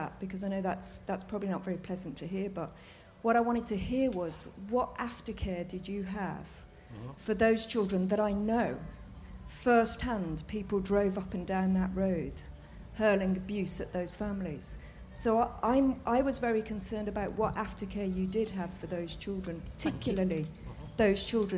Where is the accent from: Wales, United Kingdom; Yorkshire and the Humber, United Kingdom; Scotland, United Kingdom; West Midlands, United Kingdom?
West Midlands, United Kingdom; Birmingham; I'm from Birmingham. I was raised there from a working class community.